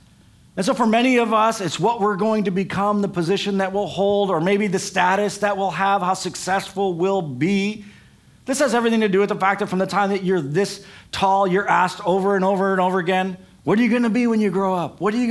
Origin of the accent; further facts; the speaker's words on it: Michigan, United States; Where I grew up in Michigan, it was all farm country.